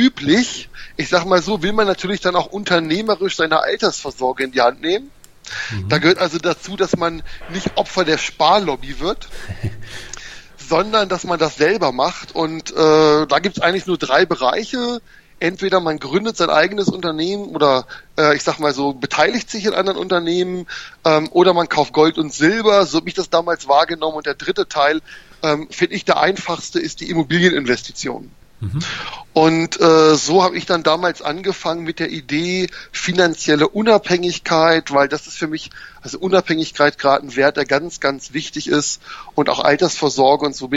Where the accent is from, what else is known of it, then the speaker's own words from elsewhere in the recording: Göttingen, Lower Saxony, Germany; moved away as an adult; now in Nuremberg, Germany; ich komme eigentlich aus Niedersachsen, aus Göttingen und bin dann damals nach dem Abi, wie das so üblich ist, um Flücke zu werden, nach Nürnberg gezogen und habe hier an der Uni studiert.